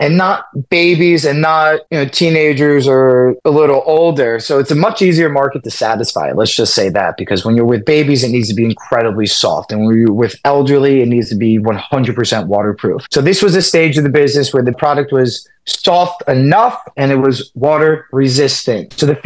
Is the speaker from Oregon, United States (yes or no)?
no; New York City, New York, United States; Born and raised in New York City, right in the heart of New York City at the moment.